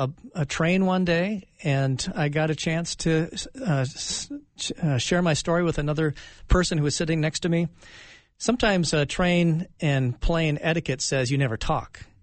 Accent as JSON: {"language": "English", "town": "Marshall", "region": "Minnesota", "country": "United States", "tie": "born or raised there", "said": "Well, my life growing up in Marshall, Minnesota, son of a music teacher, we had a good home"}